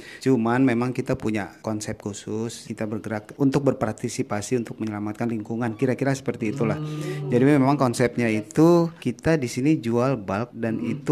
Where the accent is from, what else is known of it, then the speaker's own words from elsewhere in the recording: Kalimantan, Indonesia; Terus saya kan kebetulan dari Kalimantan asalnya.